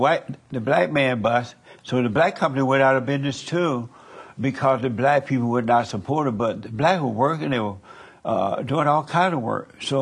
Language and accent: English; Alabama, United States; I grew up in Alabama, mm-hmm. under Jim Crow law and all that stuff.